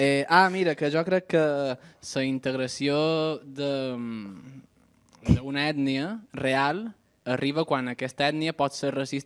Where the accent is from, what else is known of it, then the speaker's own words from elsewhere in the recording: Balearic Islands, Spain; som de Mallorca. Visc a Mallorca.